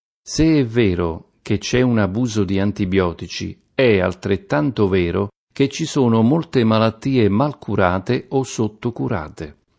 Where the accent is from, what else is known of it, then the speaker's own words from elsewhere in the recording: Basilicata, Italy; accent: Lucanian; Ne vado orgoglioso e non faccio nulla per correggere l'accento. Lo considero un segno di attaccamento alla mia terra. Credo però che la lucanità, se così possiamo definirla, sia una filosofia di vita